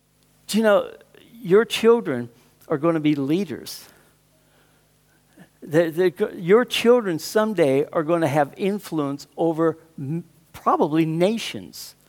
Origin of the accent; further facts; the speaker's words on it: California, United States; moved away as an adult; now in Australia; 40-some years ago, my wife and I came from Southern California. And we came here to Western Australia to help found a church and get something going, which is still here. It's up in Wanneroo.